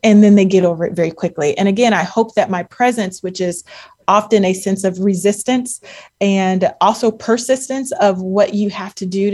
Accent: Akron, Ohio, United States; I think about my hometown, the city of Akron, where Sojourner Truth gave the speech, "Ain't I a Woman?"

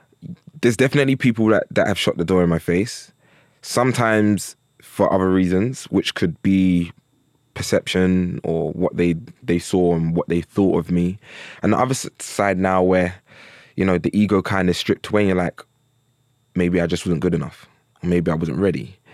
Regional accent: London, United Kingdom; we're from South London, and there was a culture around probably tracksuits growing up.

